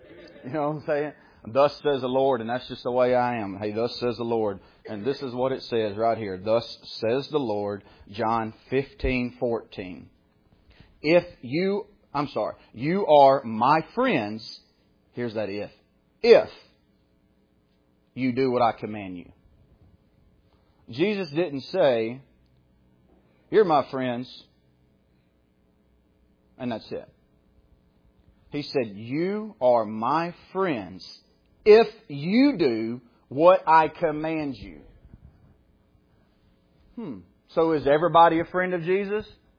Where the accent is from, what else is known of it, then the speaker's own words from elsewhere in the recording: Shreveport, Louisiana, United States; born there; also born or lived in Oklahoma; I was born in Shreveport. I think I was 4 years old, right, Dad, when we moved to EF. I started kindergarten in EF, and I went there until I was a junior in high school.